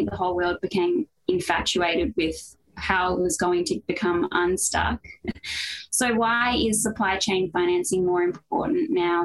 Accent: Australia; As an Australian, gosh, we've been seeing sort of shortages of toilet paper since mid-February last year

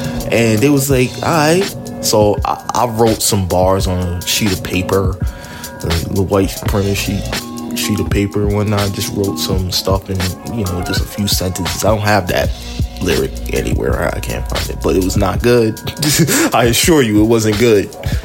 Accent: Brooklyn, New York, United States; now in Atlanta, United States; I'm from Brooklyn, born and raised, and I'm currently living in Atlanta right now.

